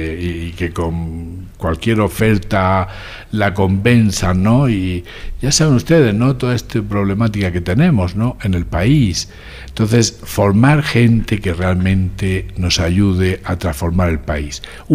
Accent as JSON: {"language": "Spanish", "town": "Murcia", "region": "Region of Murcia", "country": "Spain", "tie": "born there", "said": "Yo nací en Murcia, ¿no?"}